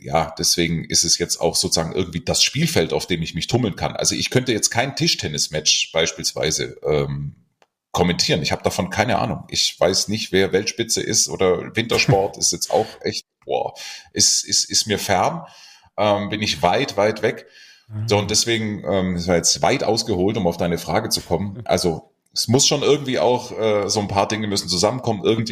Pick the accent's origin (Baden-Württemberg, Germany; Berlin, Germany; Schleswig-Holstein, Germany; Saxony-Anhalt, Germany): Baden-Württemberg, Germany; Stuttgart; moved away as an adult; now in Munich, Germany; Naja, also ich bin in Stuttgart aufgewachsen, wohne seit 20 Jahren jetzt allerdings in München. Bin da eigentlich sehr heimatlich geworden. Also meine Wurzeln sind natürlich Stuttgart und trotzdem zu Hause bin ich inzwischen hier.